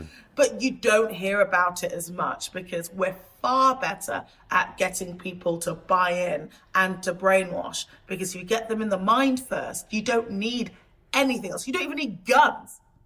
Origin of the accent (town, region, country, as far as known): England, United Kingdom